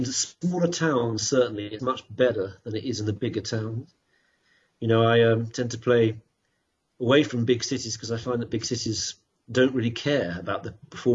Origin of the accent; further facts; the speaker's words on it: United Kingdom; now in United States; the fact that I'm from Britain because that gives me an exotic quality which I think has helped me here in America.